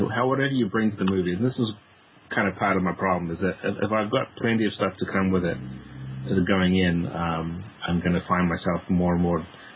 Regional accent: New Zealand; moved away; also born or lived in Pennsylvania; I'm actually from New Zealand, so that's exactly... I may have picked up a twang from 10 years being in Pennsylvania

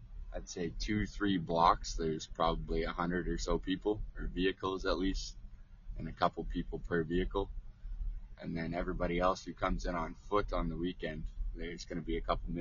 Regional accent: Alberta, Canada; I'm not sure about the different police officers running around here. I'm from Alberta

